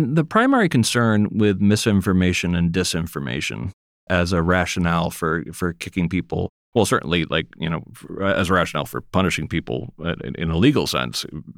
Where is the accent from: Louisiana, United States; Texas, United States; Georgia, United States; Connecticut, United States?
Connecticut, United States; Danbury; I grew up in Danbury, Connecticut, and Newtown is kind of a suburb of Danbury.